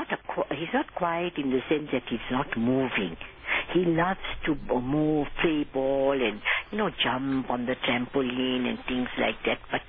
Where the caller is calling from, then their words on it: Mpumalanga, South Africa; I'm phoning from Mpumalanga.